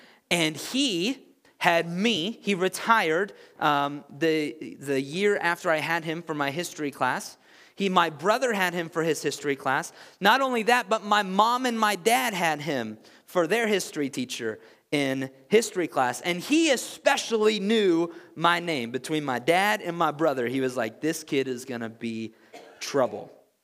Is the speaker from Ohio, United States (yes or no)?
no; Missouri, United States; I'm from Southern Missouri, and pretty much every person from Southern Missouri is related in one way or another to Jesse James